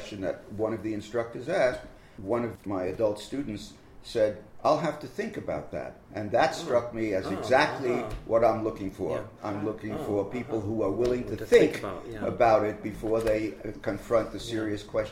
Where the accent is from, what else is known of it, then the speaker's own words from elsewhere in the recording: Brooklyn, New York, United States; I grew up in Brooklyn.